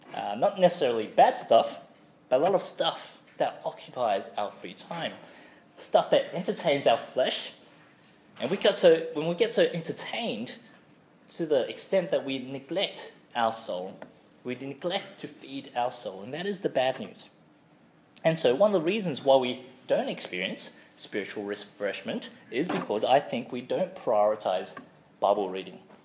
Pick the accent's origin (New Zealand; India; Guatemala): New Zealand; I'm actually from New Zealand. I actually grew up in New Zealand. My family moved there when I was 2 years old.